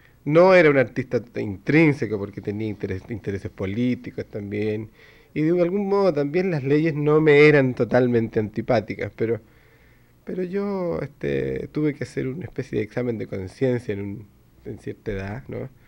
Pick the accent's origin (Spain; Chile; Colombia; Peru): Chile; Machalí, O'Higgins; Mi familia es una familia de pueblo. Yo pasé la mayor parte de mi infancia en Machalí.